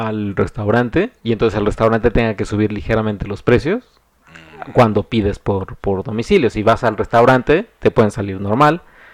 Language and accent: Spanish; Mexico; híjole, sí se nota que somos mexicanos.